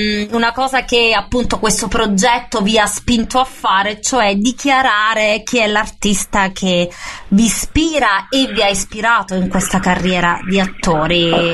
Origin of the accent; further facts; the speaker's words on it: Naples, Campania, Italy; e lo dico da napoletana